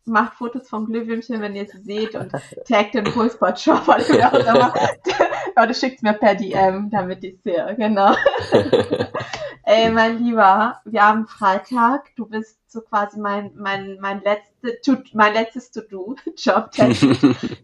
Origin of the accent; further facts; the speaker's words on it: Portugal; German is a second language; now in Germany; Ich komme ja aus Portugal, ne? Ich bin ja Portugiesin, ich bin in Portugal aufgewachsen